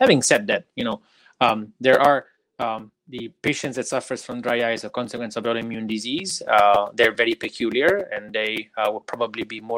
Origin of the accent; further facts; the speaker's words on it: Campania, Italy; No, I follow Italian soccer, and I'm a Southern Italian. So my hometown is in the outskirts of Naples. So I follow Napoli.